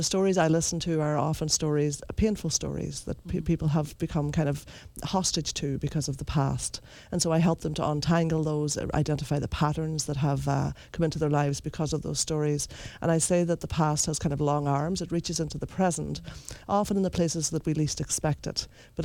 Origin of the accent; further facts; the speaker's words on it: Ulster, Ireland; I'm from Donegal, which is the northwest.